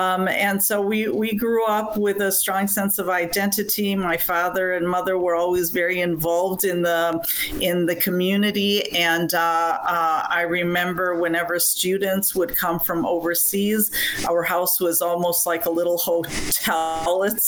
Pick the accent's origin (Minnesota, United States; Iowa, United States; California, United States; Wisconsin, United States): Wisconsin, United States; Milwaukee; But we grew up in Milwaukee. We were a family with, my parents, and then we are four siblings.